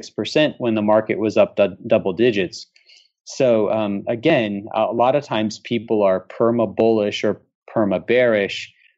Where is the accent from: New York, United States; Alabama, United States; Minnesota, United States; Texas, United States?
Alabama, United States; And then, you know, I'm from Alabama, so we'll use an Alabama football one.